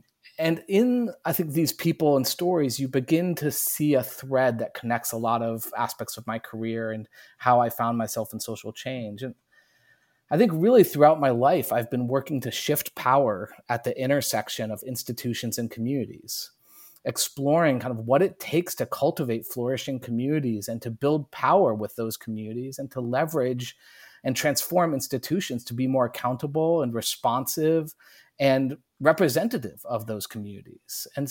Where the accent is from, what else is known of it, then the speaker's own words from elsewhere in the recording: New York, United States; now in Northampton, United States; I grew up in the Finger Lakes and went to college around the Adirondack Mountains.